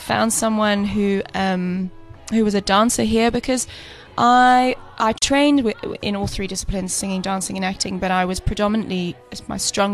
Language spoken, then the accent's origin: English; Poole, South West England, United Kingdom; I come from Poole in Dorset, in the south.